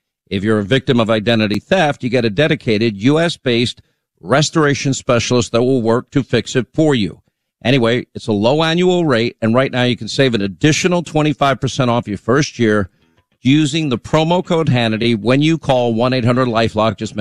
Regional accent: United States; as an American citizen, and I am a conservative, and I'm a proud conservative

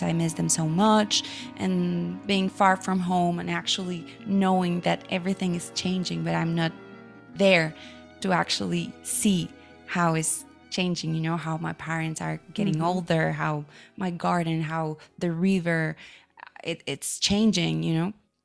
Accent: Coatepec, Veracruz, Mexico; And he came to my hometown, to Coatepec, and we recorded … in my parents' house.

